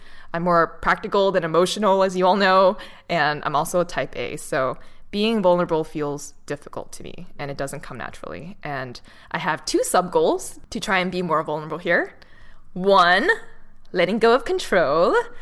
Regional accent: Boston, Massachusetts, United States; I'm from Boston. Nice to meet you all.

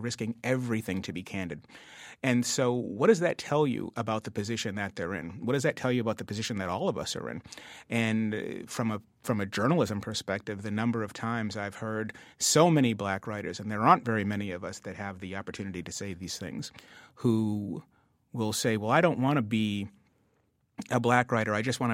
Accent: Dorchester, Massachusetts, United States; which is those black families in the 70s and growing up in Dorchester.

